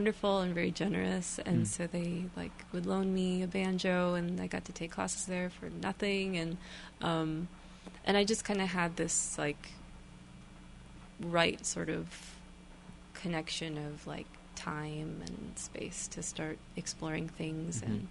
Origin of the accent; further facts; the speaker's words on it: Tucson, Arizona, United States; Yeah, so I grew up in Tucson and wasn't like directly plugged into the music scene and wasn't really doing music.